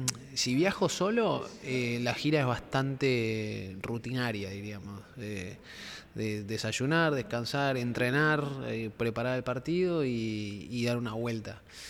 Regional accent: Mendoza, Argentina; now in Buenos Aires, Argentina; Yo vivía en Mendoza, nací en Mendoza, y cuando me mudé acá me puse a jugar en Olivos.

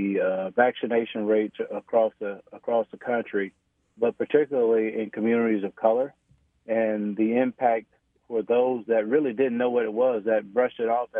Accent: Union Springs, Alabama, United States; now in Huntsville, United States; but I'm from Bullock County, Union Springs, Alabama, small okay. rural community in central Alabama.

